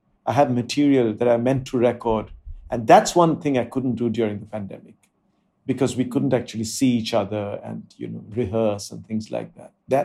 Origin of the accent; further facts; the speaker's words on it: India; It comes from being an Indian who, I think, being an Indian means being exposed to, and it means to internalize an amazing range of cultural references and cultural traditions